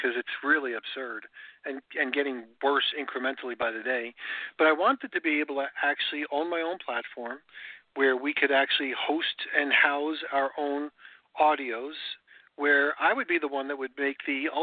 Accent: New York, United States; Well, I grew up in New York, so the idea that two separate planes could actually fly into those buildings and knock them down was unbelievable.

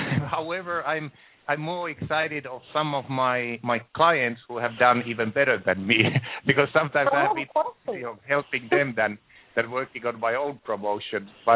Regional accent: Finland; English is a second language; also born or lived in Mexico; I'm originally from Finland, as you can heard my or hear from my accent. And something like, 10 years ago, or a bit more, like 13 years ago, I went to Mexico, and in Mexico I learned Spanish.

